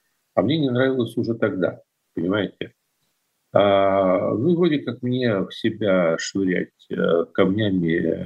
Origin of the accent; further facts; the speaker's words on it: Kyiv, Ukraine; Поэтому, да, я киевлянин. Но я киевлянин, который был воспитан в лоне, тем не менее, русской культуры, но при этом, как и положено человеку, родившемуся в таком месте, я белин, и украинская культура для меня тоже не чужда.